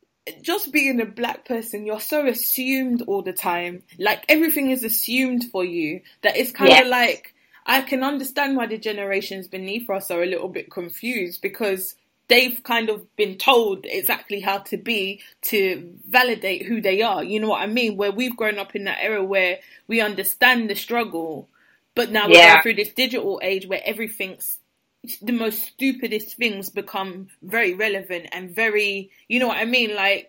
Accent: Jamaica; It's the same because I'm Jamaican and fair.

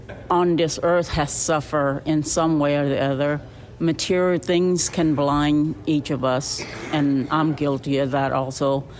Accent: Cambodia; I did. I was born in Buddhism.

